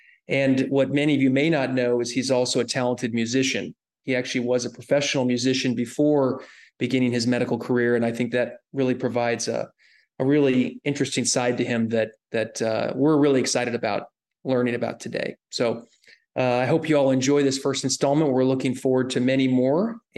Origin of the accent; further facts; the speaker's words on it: Virginia, United States; I grew up in Virginia, and I was not even thinking about medicine at the time.